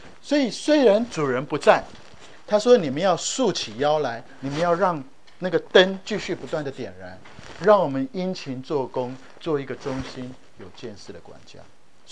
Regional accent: Taiwan; 我在很小的时候在台湾就看到一本书

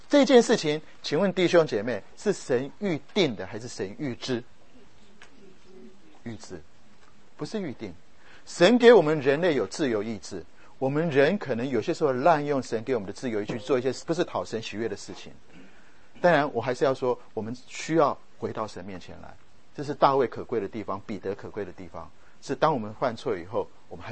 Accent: Taiwan; 我们从台湾来的知道那时候的背景

